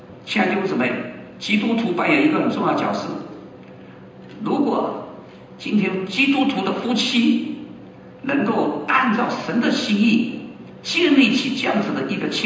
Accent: China; 我们中国人对这方面没有概念，我们常觉得啊，大家住在一起，而且我们既然应该接待父母亲，父母亲应该跟我们住，我们养活他。

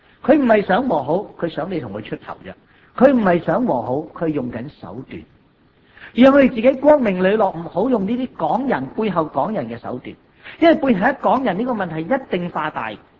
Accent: China; 我哋中國人係團結一家

